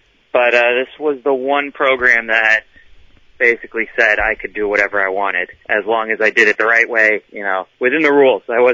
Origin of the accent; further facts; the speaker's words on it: Connecticut, United States; I'm from Fairfield County.